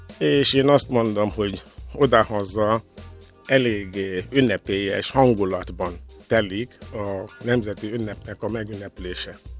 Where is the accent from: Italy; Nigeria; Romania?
Nigeria; now in Hungary; Így, ahogy mondod, én onnan származom, de most már hát 18 éve itt élek Magyarországon folyamatosan családommal együtt.